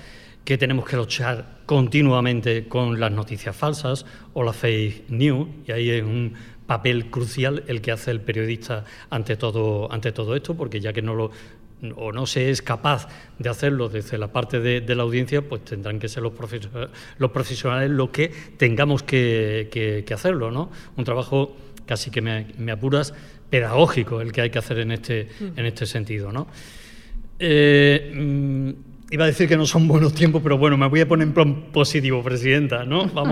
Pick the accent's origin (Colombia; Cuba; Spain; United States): Spain; Nerva, Andalusia; cuando salgo de Nerva hacia Sevilla o de Sevilla hacia Nerva, me pongo la onda local de Andalucía a través de online y lo escucho hasta que llego a mi pueblo.